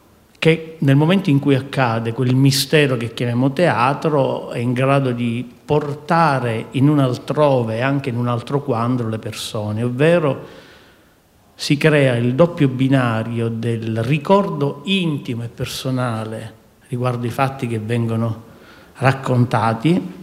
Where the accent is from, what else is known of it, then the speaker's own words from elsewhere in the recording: Palermo, Sicily, Italy; born there; io sono nato a Palermo in Sicilia